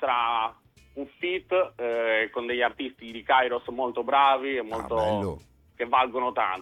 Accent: Cagliari, Sardinia, Italy; io sono metà sardo e metà senegalese, però nato e cresciuto a Cagliari

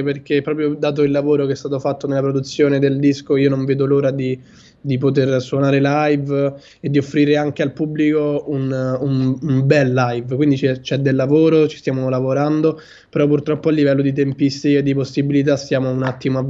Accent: Rome, Lazio, Italy; sono anche romani, sono della mia città

